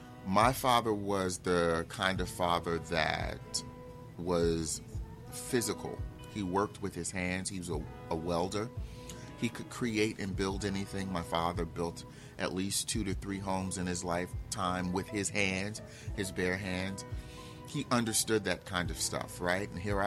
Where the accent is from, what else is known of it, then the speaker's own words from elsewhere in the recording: Newark, New Jersey, United States; because we understood, especially where I grew up in Newark, that a fag was not a man.